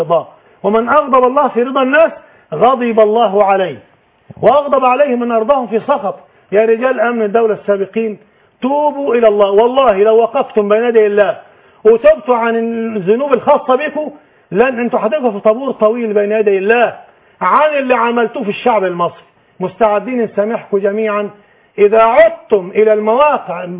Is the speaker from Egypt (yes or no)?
yes; Egypt; نحن مصريون